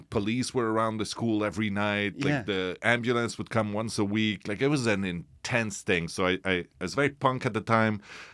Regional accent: Chicoutimi, Quebec, Canada; also born or lived in Sainte-Foy; I grew up, most of my youth was spent in Chicoutimi, which is about, 7-hour drive north of Montreal, more or less.

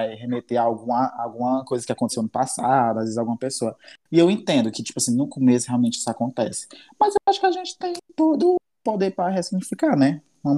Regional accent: São Gonçalo, Ceará, Brazil; não sou de Fortaleza, né? Eu sou da região metropolitana São Gonçalo.

